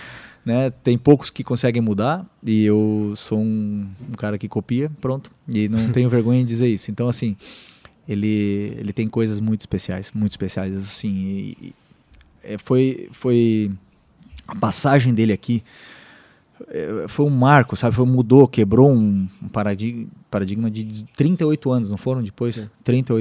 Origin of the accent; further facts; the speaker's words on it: South Region, Brazil; Eu sou do Sul...